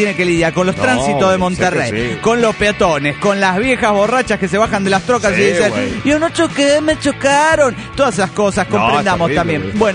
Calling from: Mendoza, Argentina; de Mendoza, Argentina.

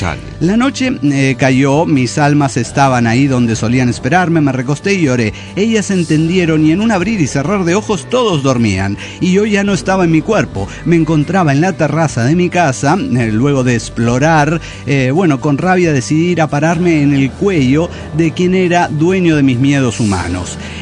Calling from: Saltillo, Coahuila, Mexico; de Saltillo, Coahuila.

